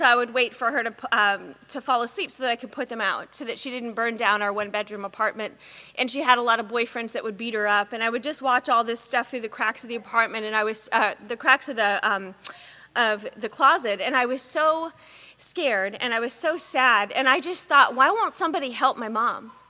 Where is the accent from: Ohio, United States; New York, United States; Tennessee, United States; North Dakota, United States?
Tennessee, United States; born there; also born or lived in Alabama / Arkansas; now in Los Angeles, United States; And so I was born in Tennessee, and then I lived in Alabama and Arkansas before I came here. And so just all the way through the South.